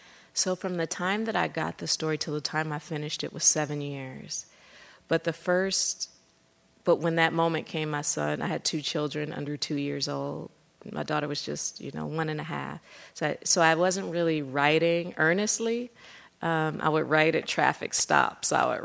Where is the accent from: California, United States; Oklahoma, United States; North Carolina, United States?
California, United States; Los Angeles; born there; So I was born in Los Angeles, but all my family is from Tallahassee, Alabama, which is one of the settings of this novel.